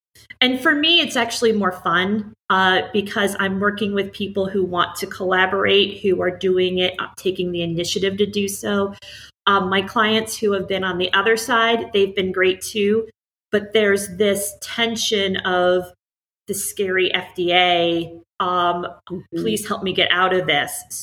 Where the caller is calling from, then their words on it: New Rochelle, New York, United States; I am calling in from New Rochelle, New York. So in case you're not sure where that is, I am just north of the Bronx in Westchester County.